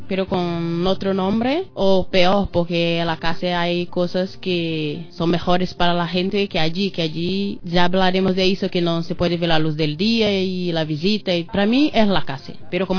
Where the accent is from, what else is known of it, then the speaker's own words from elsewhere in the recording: Brazil; Spanish is a second language; now in Spain; te digo que soy de Brasil y que muchos españoles van ahí de vacaciones